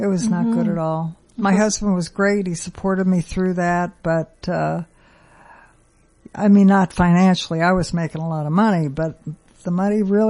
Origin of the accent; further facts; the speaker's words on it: Springfield, Ohio, United States; I grew up in Springfield, Ohio, a small town between Dayton and Columbus.